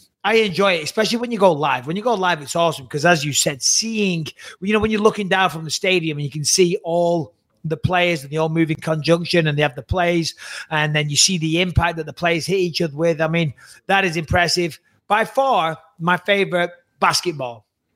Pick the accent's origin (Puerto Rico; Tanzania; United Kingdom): United Kingdom; England; I mean, as an Englishman, American football is at the top of my priorities.